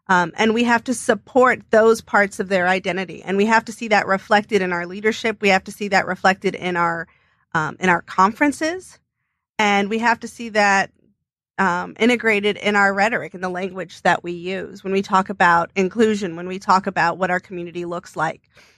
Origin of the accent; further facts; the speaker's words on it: San Francisco, California, United States; growing up in San Francisco during the height of the AIDS crisis